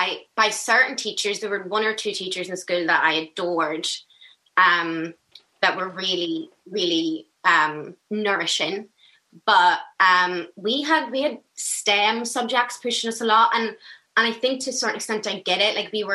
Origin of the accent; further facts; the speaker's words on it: Belfast, Northern Ireland, United Kingdom; I grew up in Balmerfee, and I went to St Dominic's, which is on the Falls Road.